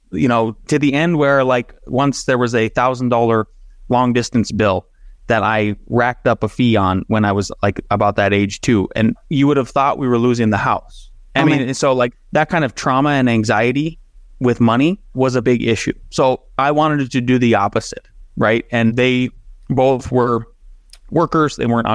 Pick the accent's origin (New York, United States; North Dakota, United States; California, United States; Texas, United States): North Dakota, United States; So I grew up in Northwest North Dakota and grew up in a lower middle class family.